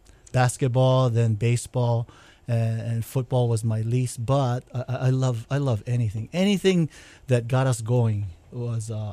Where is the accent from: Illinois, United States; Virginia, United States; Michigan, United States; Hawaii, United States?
Hawaii, United States; Honolulu; I grew up in Palolo Valley, born and raised there. And then when I graduated from high school, then I moved out of there.